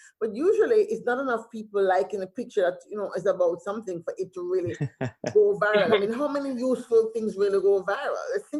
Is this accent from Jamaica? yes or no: yes; Jamaica; maybe it's the way I was brought up in Jamaica at an all-girls high school where I was allowed to have my voice.